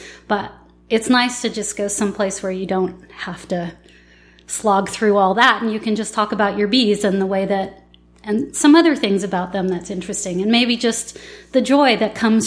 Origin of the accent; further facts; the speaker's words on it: Berkeley, California, United States; also born or lived in San Francisco / Oakland; I was born at Stanford. I grew up in Berkeley. I spent my young adulthood in San Francisco and my mid-adulthood in Oakland.